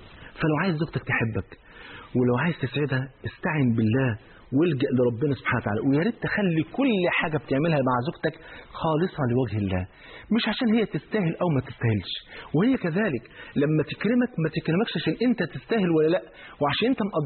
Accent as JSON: {"language": "Arabic", "country": "Egypt", "said": "المشهور عندنا في مصر"}